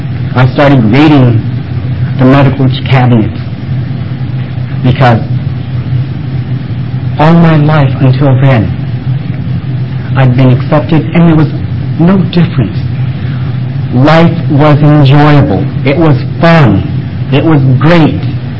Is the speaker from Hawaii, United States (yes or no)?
yes; Hawaii, United States; As a kid growing up in Hawaii, I didn't know there was something different between me and the rest of you.